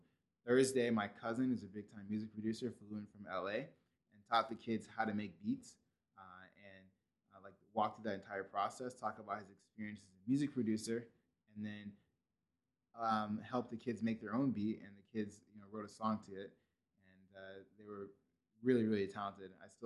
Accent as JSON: {"language": "English", "town": "Carbondale", "region": "Illinois", "country": "United States", "said": "So I'm from Carbondale, Illinois, which is like, you know, I grew up thinking that it was like a big city. Then I told someone that it had 50,000 people, and they laughed at me"}